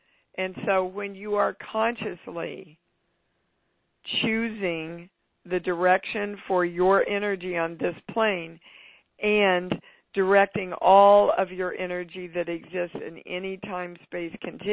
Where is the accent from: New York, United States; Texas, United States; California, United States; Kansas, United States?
Kansas, United States; I grew up in Kansas.